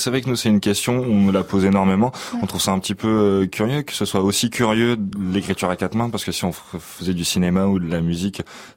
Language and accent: French; Southern France, France; now in Belgium; moi, je viens du sud de la France, je vais faire des écoles d'art en Belgique.